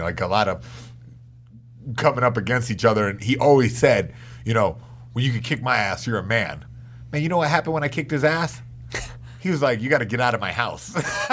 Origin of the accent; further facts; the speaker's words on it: North Carolina, United States; Like, North Carolina.